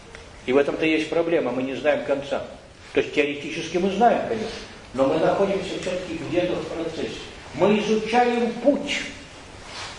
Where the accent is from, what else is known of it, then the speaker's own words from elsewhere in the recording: Russia; born there; Я родился русским, в России. Это мой дом, я обязан его знать.